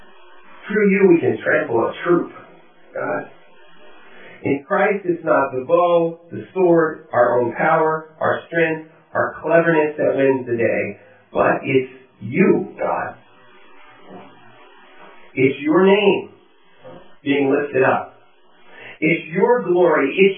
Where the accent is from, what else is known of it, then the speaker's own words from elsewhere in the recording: New Jersey, United States; and I'm originally from New Jersey, so guy is like a generic thing.